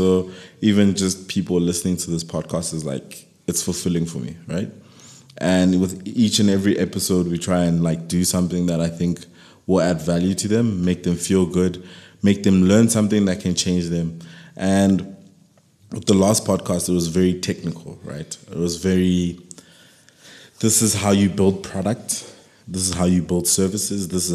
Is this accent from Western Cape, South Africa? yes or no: no; Soweto, Gauteng, South Africa; I'm Soweto born and raised.